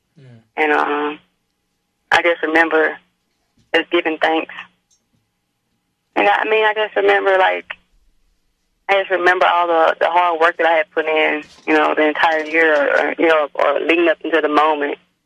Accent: Mississippi, United States; moved away; growing up in Mississippi, you know, I have all my friends and all my family around me or near me. And when I decided to move to California, you know, life was a little different for me.

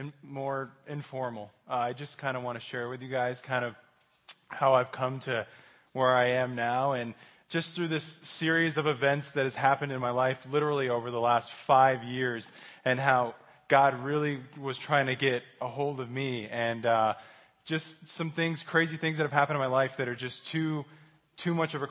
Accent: Denver, Colorado, United States; So I grew up pretty normal. I'm from Denver, from Colorado

